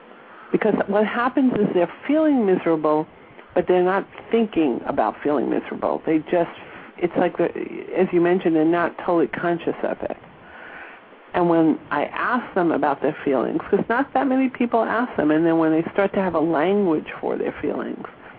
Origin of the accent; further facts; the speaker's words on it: New York, United States; growing up in New York, I kind of knew about energy intuitively.